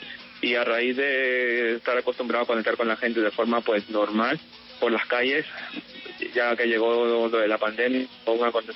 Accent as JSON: {"language": "Spanish", "region": "Lima", "country": "Peru", "lives_now": "Spain", "said": "Yo soy de un sitio que se llama Villamayor del Triunfo, San Gabriel, de Lima. Una parte de Lima, Y bueno, pues soy peruano"}